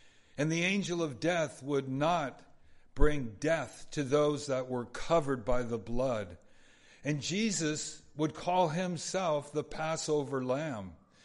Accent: California, United States; Sometimes I love the ocean, love to go down to the ocean, growing up in Southern California

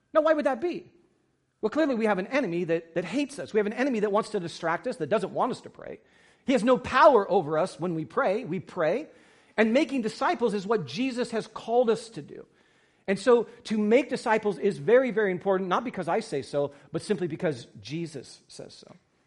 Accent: San Diego, California, United States; I'm from San Diego, from Mission Beach

